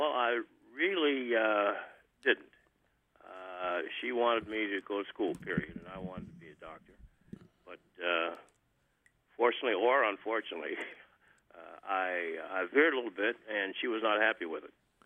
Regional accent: Warren, Ohio, United States; I'm from Warren, Ohio, went to Pittsburgh for a game, and she came down for that.

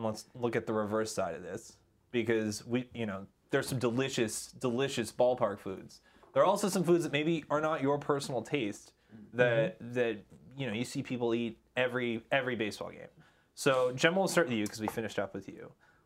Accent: Charlotte, North Carolina, United States; I grew up in Charlotte, and so we had the Charlotte Knights, and we used to always go

